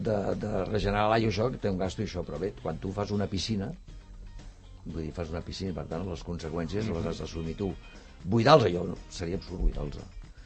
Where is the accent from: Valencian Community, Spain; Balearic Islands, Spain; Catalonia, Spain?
Catalonia, Spain; Barcelona; jo sóc de Barcelona, Gràcia